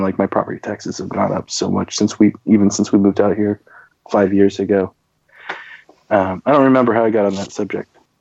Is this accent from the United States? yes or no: no; Philippines; born there; Yeah, I was born in the Philippines.